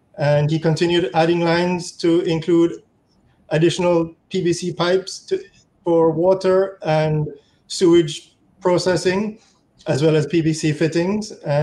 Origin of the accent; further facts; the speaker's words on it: Jamaica; mother, who is a Jamaican, and the rest is history.